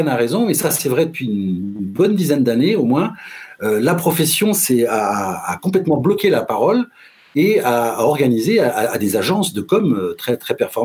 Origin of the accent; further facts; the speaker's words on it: Paris, Île-de-France, France; Je suis parisien d'origine, donc je porte un regard assez... J'ai toujours porté un regard assez distancié sur le monde agricole, mais j'ai une formation d'ingénieur agri. Mais je ne suis pas du milieu, je ne suis pas breton, je ne suis pas ligérien